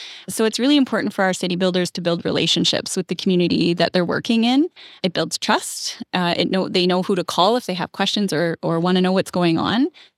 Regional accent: Ontario, Canada; born there; now in Edmonton, Canada; Yeah, I was born in Ontario, actually. But we moved.

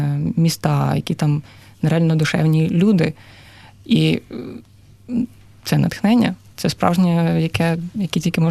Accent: Ternopil, Ternopil Oblast, Ukraine; also born or lived in Lviv; я там родом з Тернополя, дуже довго прожив у Львові

